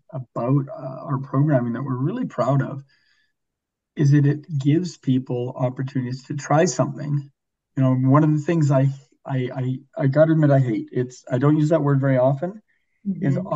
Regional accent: Victoria, British Columbia, Canada; Actually, I didn't know you were from Victoria. I grew up in Victoria.

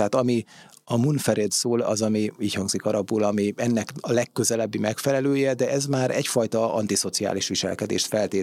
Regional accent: Debrecen, Hajdú-Bihar, Hungary; Igen, ennek ellenére Debrecenben nőttem fel, édesapám szíriai

